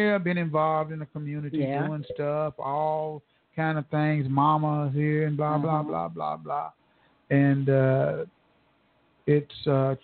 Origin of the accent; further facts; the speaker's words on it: Tulsa, Oklahoma, United States; And now I'm here at home and I'm trying to make the best of life that I can in my hometown of Tulsa.